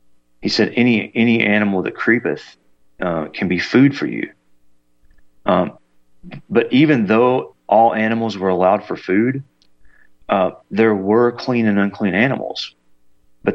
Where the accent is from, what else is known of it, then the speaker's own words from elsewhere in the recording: Ireland; I'm not Jewish, I'm Irish.